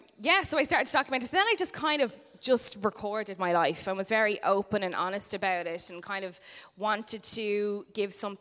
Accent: Ireland; As Irish people

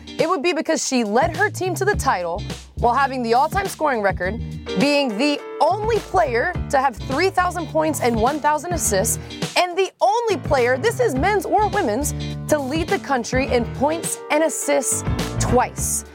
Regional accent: Georgia, United States; I'm from Georgia.

